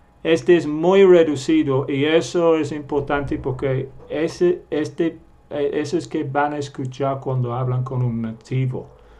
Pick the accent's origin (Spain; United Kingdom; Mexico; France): United Kingdom; England; Spanish is a second language; Generalmente yo, como soy de Inglaterra, en este curso uso el vocabulario británico